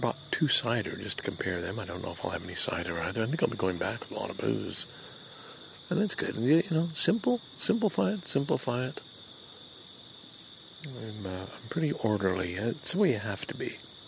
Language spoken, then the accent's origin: English; Canada; traveled Europe in 1969, I had that Canadian lumberjack, the red plaid jacket that identified you as a Canadian.